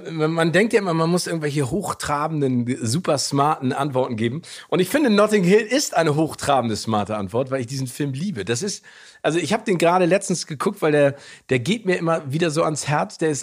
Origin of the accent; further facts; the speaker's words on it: Hamburg, Germany; wie in meiner Heimatstadt im wunderschönen Hamburg.